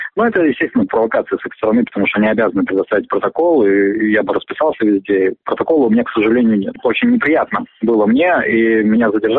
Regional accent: Saint Petersburg, Russia; Я петербуржец

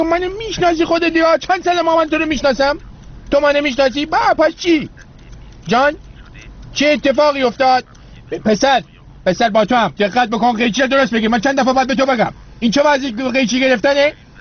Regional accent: Rasht, Gilan, Iran; من بچه رشتم، من یه زمانی ما توی رشت برای خودمون گنجلاتی بودیم

